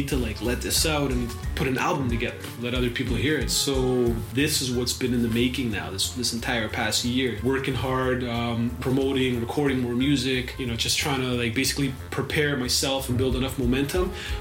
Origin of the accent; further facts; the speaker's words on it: Kitchener, Ontario, Canada; I grew up in Kitchener.